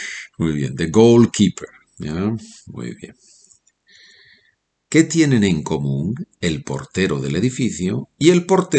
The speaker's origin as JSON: {"language": "Spanish", "town": "Oviedo", "region": "Asturias", "country": "Spain", "tie": "born there", "said": "En mi caso, nací en Oviedo, en el norte de España."}